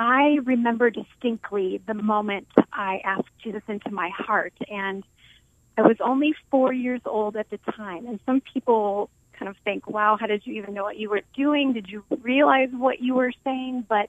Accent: Minnesota, United States; now in Dallas, United States; I grew up on a farm in central Minnesota and now live in Dallas, Texas, but yeah, I still go back to the farm every once in a while.

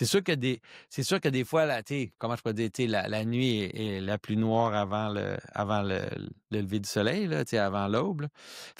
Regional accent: Quebec, Canada; c'est sûr qu'en tant que Québécois, je trouve que la route est assez sombre

